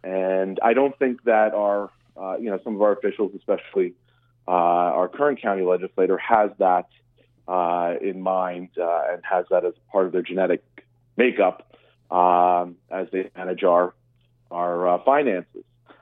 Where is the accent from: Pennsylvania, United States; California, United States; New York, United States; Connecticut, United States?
New York, United States; Baldwin; My wife and I are born and bred Long Islanders. I grew up in Baldwin, went to Cornell University, moved to Long Beach